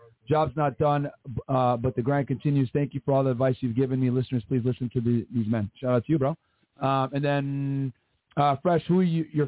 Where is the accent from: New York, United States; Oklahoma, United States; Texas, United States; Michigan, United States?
Texas, United States; El Paso; Hello, FNF. I'm from El Paso, Texas.